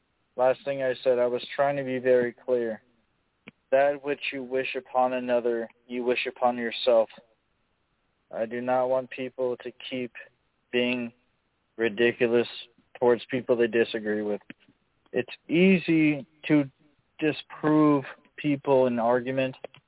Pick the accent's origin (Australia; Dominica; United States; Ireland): Ireland; I'm Catholic. And I'm also Irish.